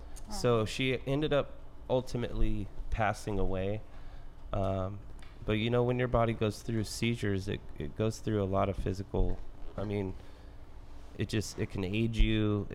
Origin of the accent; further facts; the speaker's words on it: United States; I was always taught when I grew up in America, if it ain't broke, don't fix it, you know.